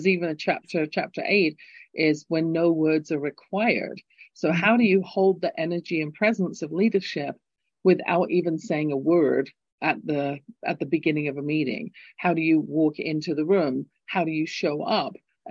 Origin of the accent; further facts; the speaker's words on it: England, United Kingdom; accent: English; So you get my lilting English accent sharing that.